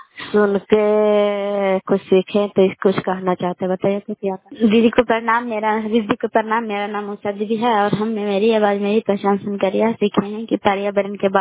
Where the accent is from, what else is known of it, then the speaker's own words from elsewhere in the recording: Kalyanpur, Bihar, India; भी घर कल्याणपुर वाले बेलसी पंचायत प्रखंड चंडी जिला ललंदा का निवासी हूँ।